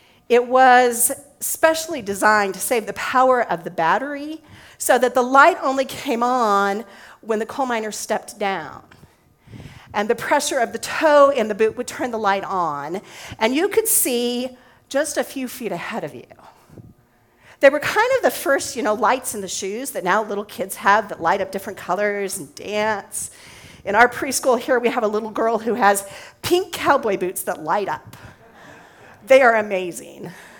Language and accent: English; Alamogordo, New Mexico, United States; also born or lived in Illinois / Wyoming; I grew up in Alamogordo, New Mexico. When I was a kid, I rode horses. Lots of my friends wore cowboy boots.